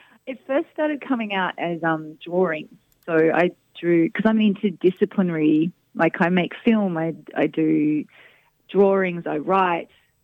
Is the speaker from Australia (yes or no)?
yes; Sydney, New South Wales, Australia; which is cool because I grew up in Carlingford, Sydney.